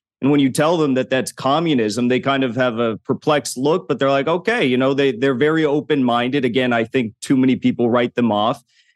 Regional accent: United States; I'm an American patriot, I'm a communist, and a strong anti-imperialist.

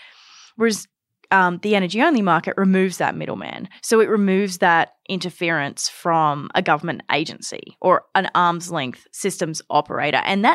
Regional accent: Australia; I remember growing up in Australia, we used to have off-peak and peak power rates.

